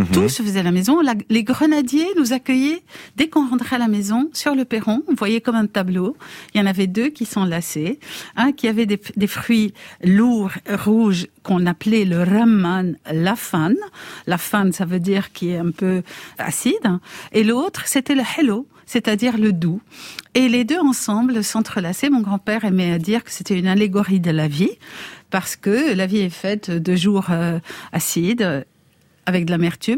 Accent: Lebanon; also born or lived in Aleppo, Syria; Non, je suis libanaise. Je suis née à Alep, mais j'étais déjà libanaise.

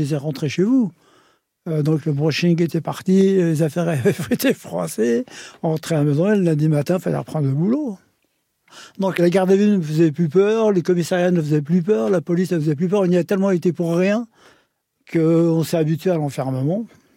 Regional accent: Clichy-sous-Bois, Île-de-France, France; born there; moi, je suis né en France. La ville où je suis né, c'est Clichy-sous-Bois. C'est où j'habite toujours, hein. Je suis issu d'un milieu ouvrier.

